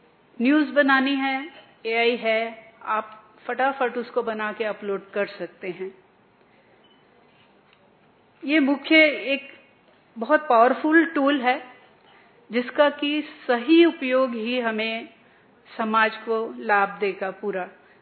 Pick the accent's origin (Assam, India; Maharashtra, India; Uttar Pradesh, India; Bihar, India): Assam, India; Guwahati; मैं गुवाहाटी से आती हूं